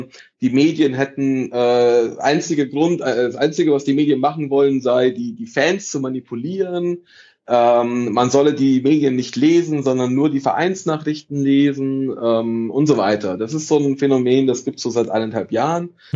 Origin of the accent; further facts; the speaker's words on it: Italy; also ich meine, ich bin Italiener